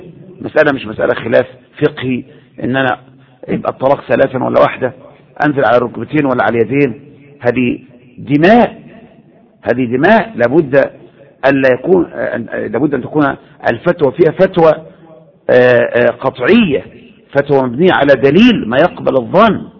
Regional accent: Egypt; يعني ما تفكر ان المظاهرات اللي عندنا في مصر دي مظاهرة سلمية صحيح؟

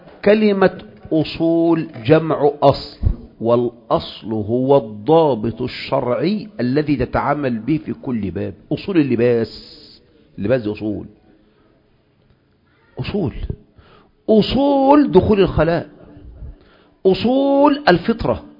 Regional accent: Egypt

